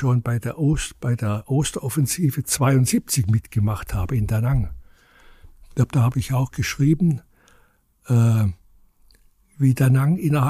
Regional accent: Germany; und daher gehe ich hin und tue das, was ich als Deutscher kann, helfen.

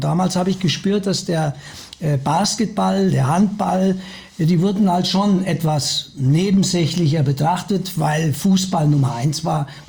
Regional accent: Hesse, Germany; born there; now in Munich, Germany; Ich bin gebürtiger Hesse am Fuße des Westerwalds.

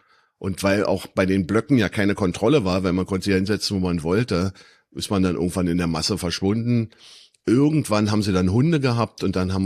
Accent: Berlin, Germany; born there; now in Schönwalde, Germany; bin in Berlin geboren, in West-Berlin, muss man ja mittlerweile sagen. Lebe seit 98 in Brandenburg, direkt hinter Spandau in Schönwalde.

